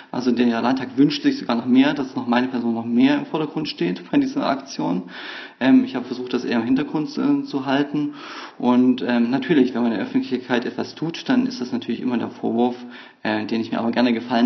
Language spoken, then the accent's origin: German; Thuringia, Germany; Zum einen bin ich jemand, der in Thüringen groß geworden ist.